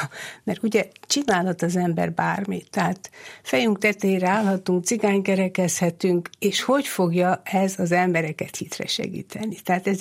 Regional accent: Budapest, Hungary; a budai várban nőttem fel, mi oda jártunk Szentmisére a Mátyás templomra, Mátyás templomba

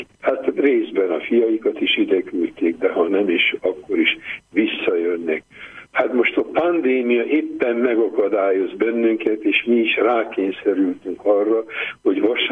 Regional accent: Sopron, Győr-Moson-Sopron, Hungary; soproni vagyok, belvárosi gyerek voltam

